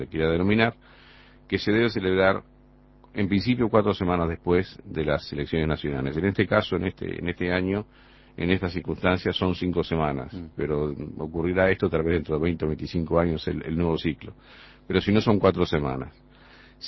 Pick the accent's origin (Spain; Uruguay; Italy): Uruguay; born there; los que nacimos en Uruguay